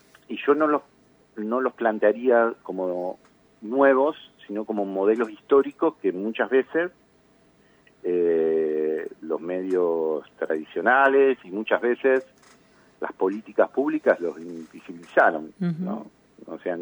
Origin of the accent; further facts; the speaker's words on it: Tandil, Buenos Aires Province, Argentina; Yo estoy a punto de cumplir 50 años y soy de Tandil.